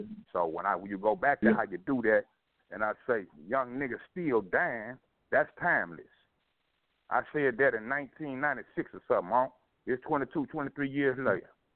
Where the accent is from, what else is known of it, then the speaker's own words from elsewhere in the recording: Chicago, Illinois, United States; I come from Chicago and I come to the South